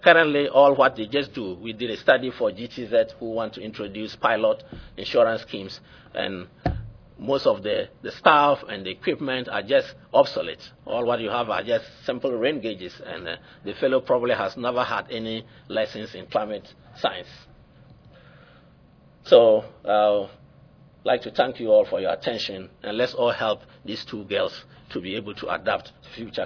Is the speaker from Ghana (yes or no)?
yes; Ghana; I am from Ghana and located in the northwestern corner of the country. It's a place with one rainy season, mainly from April to October.